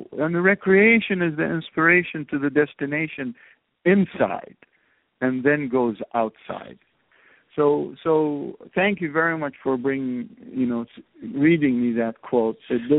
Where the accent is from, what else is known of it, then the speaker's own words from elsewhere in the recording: Iraq; English is a second language; we had a refugee issue when I was growing up in Iraq.